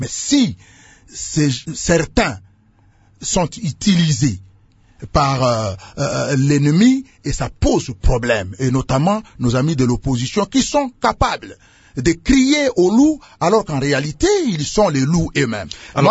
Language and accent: French; DR Congo; chez nous au Congo.